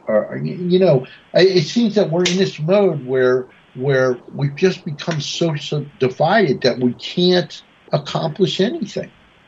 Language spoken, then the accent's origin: English; Washington, District of Columbia, United States; I grew up in Washington, D.C., and this is a regular thing.